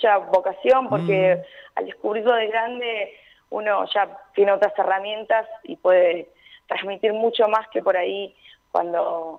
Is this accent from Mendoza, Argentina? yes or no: no; Tres de Febrero, Buenos Aires Province, Argentina; primeramente yo soy de Zona Oeste, crecí en el partido de 3 de febrero.